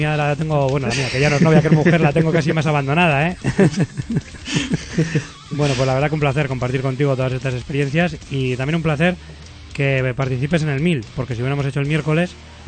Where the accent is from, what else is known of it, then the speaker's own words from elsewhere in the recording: Barakaldo, Basque Country, Spain; Y yo también soy de Baracaldo.